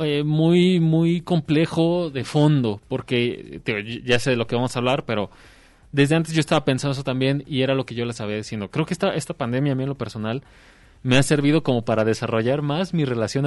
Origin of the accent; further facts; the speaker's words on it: Mexico; acá en México, uno de los que ya forma parte de nuestra cultura popular y nuestra cultura como mexicanos